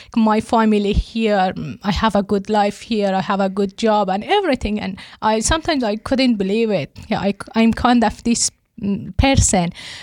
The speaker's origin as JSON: {"language": "English", "region": "Herat", "country": "Afghanistan", "tie": "born or raised there", "also_born_or_lived": "Pakistan", "moved": "as an adult", "said": "I was born in Herat from the western and Afghanistan. I'm from Afghanistan, and I left my country like 10 years ago"}